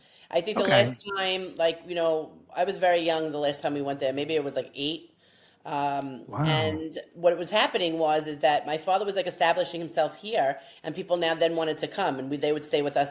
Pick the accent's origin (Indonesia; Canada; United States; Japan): United States; Gravesend, New York; I grew up in Gravesend where I live, which was a very predominantly Italian neighborhood.